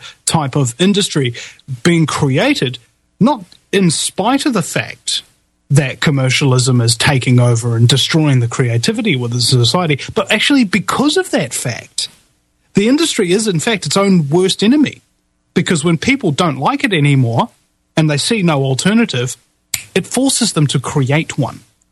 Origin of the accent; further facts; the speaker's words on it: New Zealand; And I am really, really, really ashamed as a New Zealander to know that we unleashed this fracking plague upon the earth.